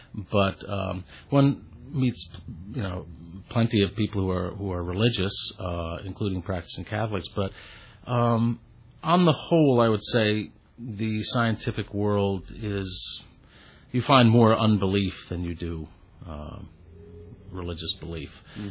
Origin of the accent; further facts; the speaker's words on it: New York City, New York, United States; I grew up in New York City. I went to parochial school, Corpus Christi School, on the west side of Manhattan, up through sixth grade.